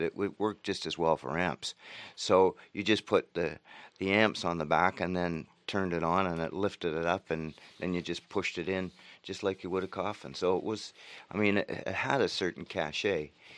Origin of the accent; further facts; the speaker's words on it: Thunder Bay, Ontario, Canada; Yeah, I grew up in Thunder Bay, and I go back there.